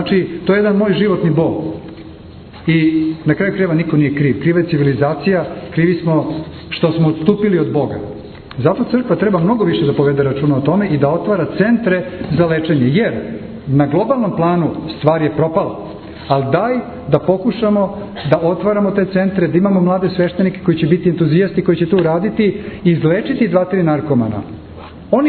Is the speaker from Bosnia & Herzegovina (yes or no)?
no; Belgrade, Serbia; ja sam isto iz Beograda, tamo sam porastao